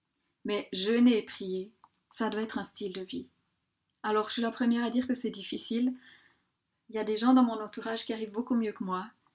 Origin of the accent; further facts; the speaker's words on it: Switzerland; en tant que Suisse, en fait, on a tellement craint pour notre économie